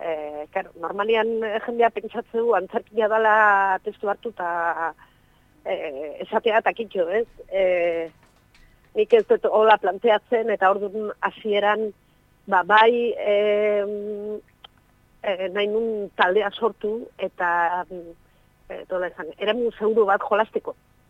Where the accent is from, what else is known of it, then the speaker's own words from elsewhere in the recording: Basque Country, Spain; nik gipuzkoarra naiz